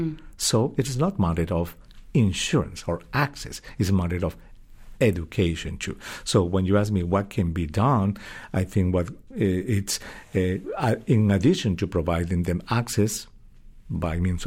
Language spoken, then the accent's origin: English; Peru; English is a second language; I used to give chemotherapy to patients in Peru, my home country.